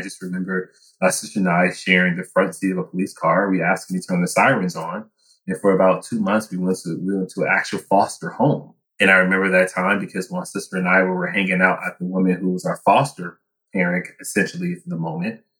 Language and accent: English; Oakland, California, United States; my older sister and I, we grew up very beginning in West Oakland, California, Acorn Projects. So basically government housing.